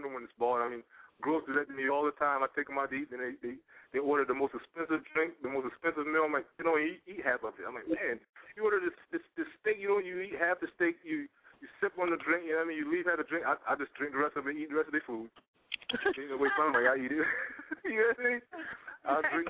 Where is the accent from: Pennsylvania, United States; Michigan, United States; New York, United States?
Pennsylvania, United States; now in Georgia, United States; I'm calling from GA now, but I'm from PA.